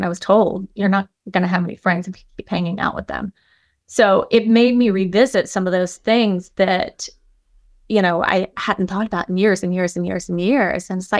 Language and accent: English; Florida, United States; born there; also born or lived in Colorado; And I was born in Florida. We lived in Colorado. And I moved back to Central Florida long enough ago.